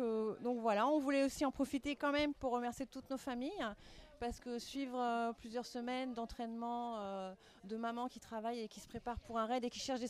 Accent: Étréchy, Île-de-France, France; nous sommes une équipe, on vient de la région parisienne, on vient de l'Essonne.

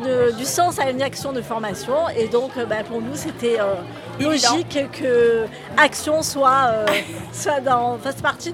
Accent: Marseille, Provence-Alpes-Côte d'Azur, France; Massilia parce qu'on vient de Marseille.

